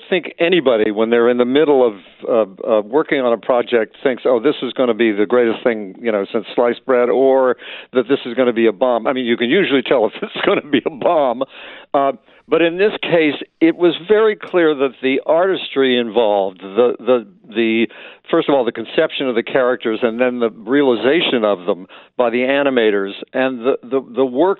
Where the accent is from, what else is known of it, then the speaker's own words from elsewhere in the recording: West Virginia, United States; First of all, you know, I grew up in West Virginia, so my musical tastes range, you know, they're very wide, but country music's one of my bedrocks.